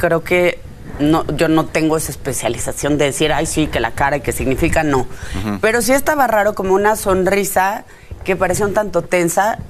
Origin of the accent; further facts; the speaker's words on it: Miguel Hidalgo, Mexico City, Mexico; Yo soy de Miguel Hidalgo, aquí al auditorio, por eso sé que nunca llegaron. Goberné, pero vivo aquí, nací aquí, mi corazón está aquí.